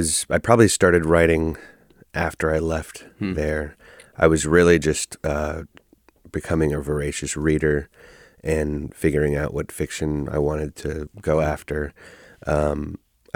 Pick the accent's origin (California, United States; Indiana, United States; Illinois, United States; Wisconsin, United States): California, United States; Oakland; I'm, you know, born and raised in Oakland and concrete and buildings.